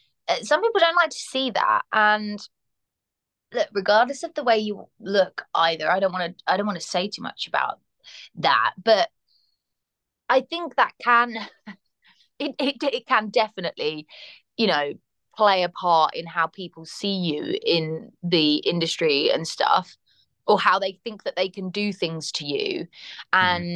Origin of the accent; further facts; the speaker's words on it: United Kingdom; And that's funny because I'm a British person.